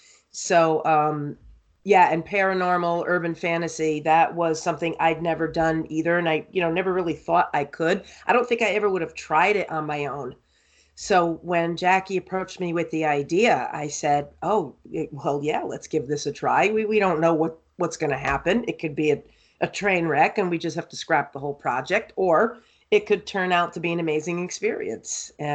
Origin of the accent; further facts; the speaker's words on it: Connecticut, United States; I am born and raised in Connecticut.